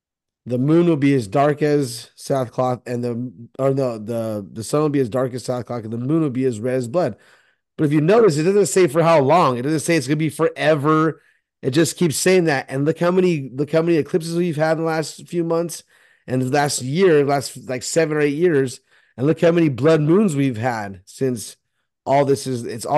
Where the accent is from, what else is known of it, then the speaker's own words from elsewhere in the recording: California, United States; I don't know where you're from, but we're from California.